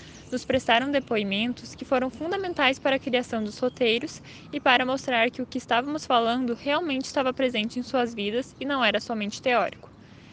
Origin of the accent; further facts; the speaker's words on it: Santa Cruz do Sul, Rio Grande do Sul, Brazil; eu sou de Boa Vista, Santa Cruz do Sul.